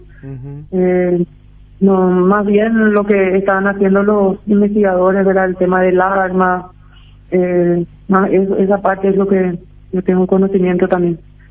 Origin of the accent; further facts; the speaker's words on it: Paraguay; Nosotros nos sentimos, nosotros somos paraguayos, ¿verdad?